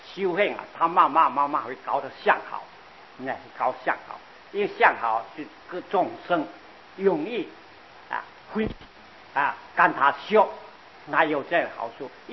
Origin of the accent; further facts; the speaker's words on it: Guangdong, China; 我们广东这样看到人就叫啊